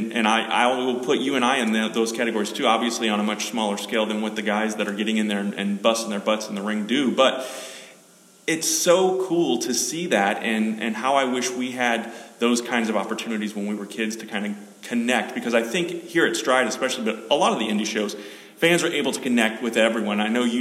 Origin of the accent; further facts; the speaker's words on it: St. Louis, Missouri, United States; I grew up in St. Louis